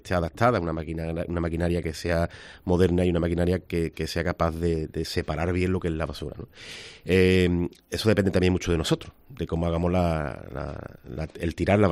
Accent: Villarrasa, Andalusia, Spain; soy de Villarrasa y nos hemos criado prácticamente con la planta

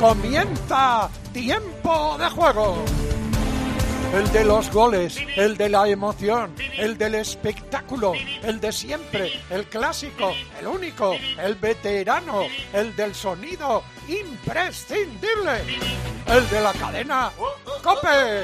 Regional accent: Padrón, Galicia, Spain; Gracias también al ayuntamiento de mi pueblo, de Padrón, por esa plaza que me hace tanta ilusión porque era la plaza donde yo jugaba de niño.

